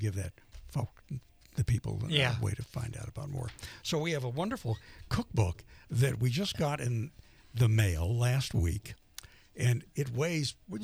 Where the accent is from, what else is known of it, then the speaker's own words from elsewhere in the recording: the South, United States; as a Southerner and as a baker